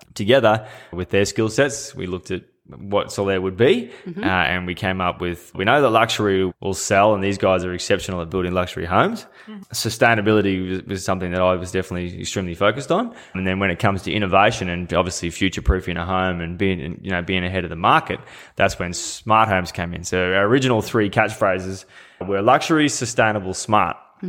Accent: Yeppoon, Queensland, Australia; we're all from Yeppoon up in central Queensland.

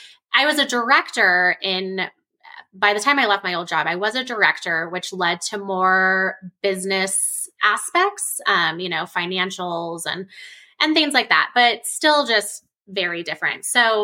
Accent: Colorado, United States; I'm from Colorado, so I knew where I was going

